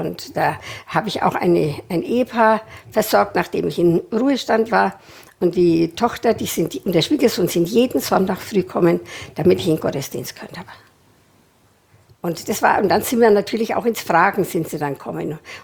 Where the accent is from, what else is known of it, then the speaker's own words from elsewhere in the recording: Bavaria, Germany; Ich bin zu Hause in Franken aufgewachsen. Wir waren 7 Kinder und wir sind Zwillinge.